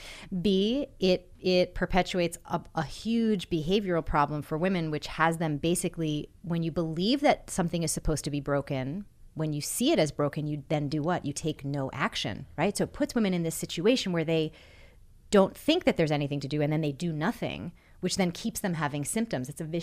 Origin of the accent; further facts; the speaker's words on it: Massachusetts, United States; And I grew up in Massachusetts. I had access to Harvard-trained gynecologists.